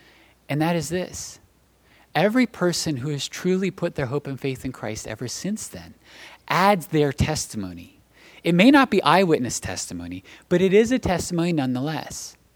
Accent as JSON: {"language": "English", "region": "New Jersey", "country": "United States", "tie": "born or raised there", "said": "I grew up in South Jersey, and we used to love, as a family, go to Ocean City."}